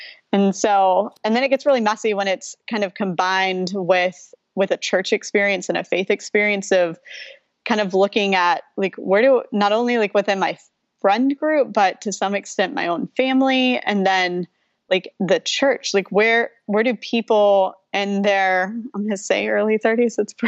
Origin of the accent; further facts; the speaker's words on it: Houston, Texas, United States; I grew up outside of Houston and then went out of state for college and grad school, and then came back to Houston after grad school.